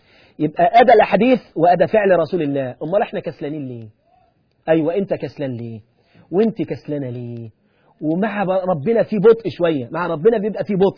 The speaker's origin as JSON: {"language": "Arabic", "country": "Egypt", "said": "عندنا في مصر"}